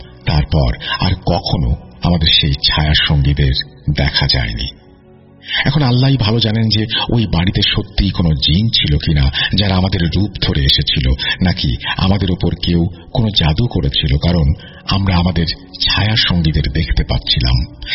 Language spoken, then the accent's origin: Bangla; Daulatpur, Khulna Division, Bangladesh; আমাদের বাড়ি দৌলতপুর থানা ফিলিপনগর ইউনিয়নের পদ্মা নদীর তীরে অবস্থিত।